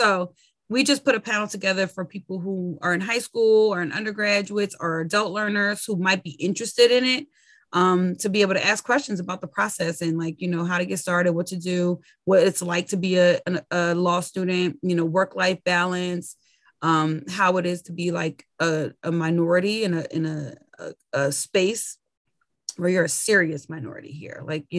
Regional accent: Brooklyn, New York, United States; I grew up in Brooklyn. So I kind of had both the examples of it, you know, growing. The thing about Brooklyn that was good was it was diverse.

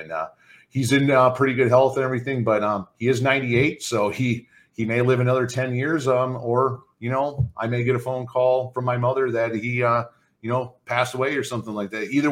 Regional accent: Michigan, United States; I know growing up in Michigan, snow days really could tack on to that end of the year.

